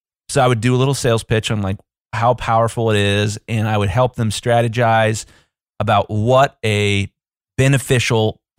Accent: Columbus, Ohio, United States; I'm from Columbus, Ohio. We're a pretty big city. I think it's like the 13th or 14th largest in the country, in the United States.

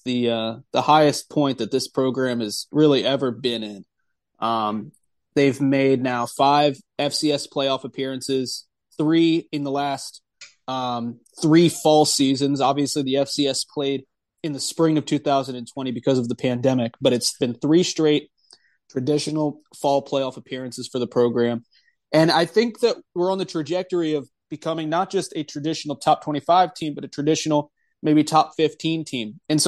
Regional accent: Mandeville, Louisiana, United States; Yeah, I'm from Mandeville, Louisiana. It's about a 30 minutes outside of New Orleans, and it's 30 minutes from Hammond, so nearby.

